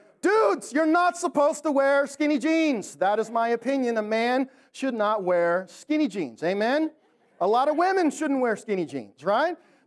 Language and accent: English; Canada; and so I'm a Canadian, and so I love football.